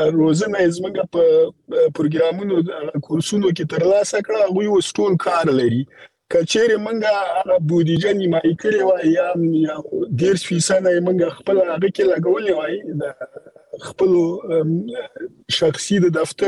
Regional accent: Afghanistan; مونږ خپل افغانان یو او مونږ د وطن د سره ځانګړي مینا لرو

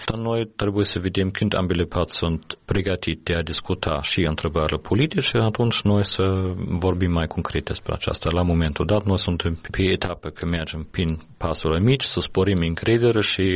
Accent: Germany; eu sunt din origine din Germania

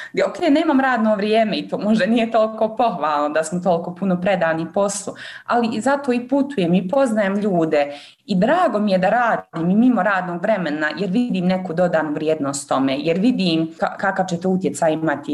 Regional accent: Bosnia & Herzegovina; U Evropskom parlamentu sam se zaposlila kao Bosanka i Hercegovka i trebalo je posebno odobrenje da se zaposlim, jer nisam državljanka Evropske unije

